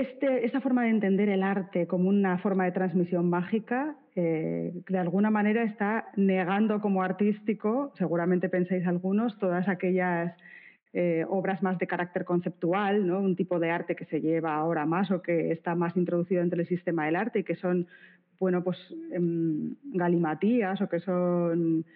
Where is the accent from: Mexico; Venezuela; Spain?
Spain; Bilbao, Basque Country; soy de Bilbao, ¿qué te voy a decir yo? No, soy una mujer de 44 años.